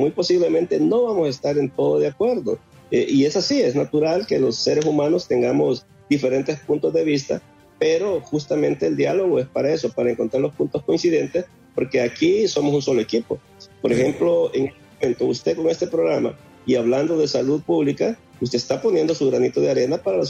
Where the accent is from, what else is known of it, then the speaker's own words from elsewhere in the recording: Honduras; como hondureños estamos viviendo en una sociedad bastante polarizada.